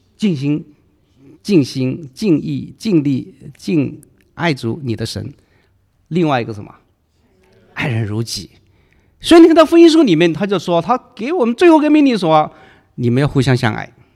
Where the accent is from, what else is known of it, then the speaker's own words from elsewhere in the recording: Guangdong, China; 我是广东人，不吃辣的